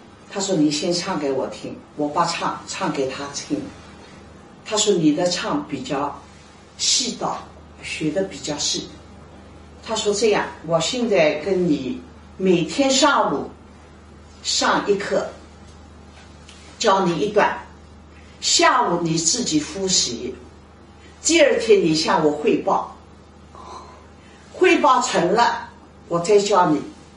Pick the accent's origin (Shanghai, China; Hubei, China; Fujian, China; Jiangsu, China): Jiangsu, China; Suzhou; 当时呢我的小姑妈带了我呢在我的老家就是苏州的去看我的姑妈